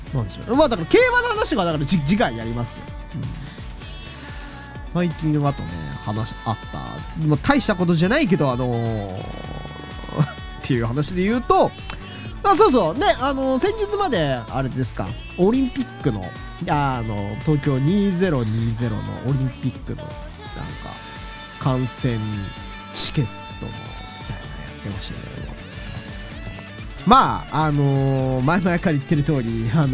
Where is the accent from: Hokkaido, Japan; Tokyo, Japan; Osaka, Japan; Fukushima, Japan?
Hokkaido, Japan; 北海道のね、サロマ町でね、まあまあ僕の地元に割と近いところですけどね。